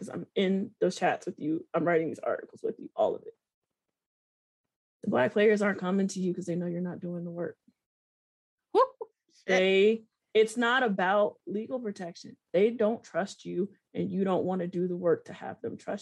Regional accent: United States; That's America, right? Like, I'm very American, for yep. better or for worse.

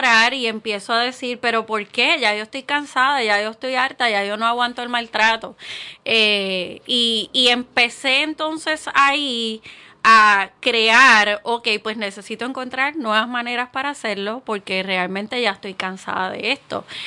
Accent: Naranjito, Puerto Rico; No, yo vivía, siempre viví en Naranjito. Okay. Me crié en Naranjito.

